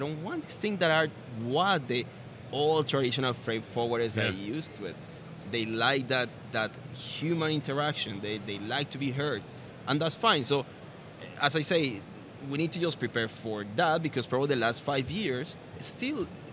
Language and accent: English; Colombia; now in Dublin, Ireland; I'm from Colombia, yes.